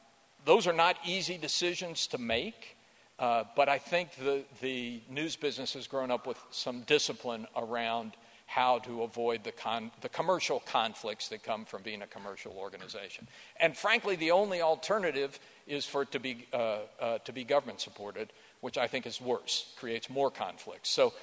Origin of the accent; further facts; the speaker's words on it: Chattanooga, Tennessee, United States; My very first job out of college was at the Chattanooga Times. It was my hometown newspaper.